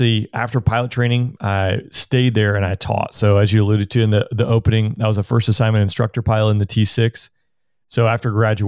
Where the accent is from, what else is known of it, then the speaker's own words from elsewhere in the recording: Atlanta, Georgia, United States; I grew up in Atlanta. Obviously, I left a little bit when I was in the Air Force, bounced around just a little bit.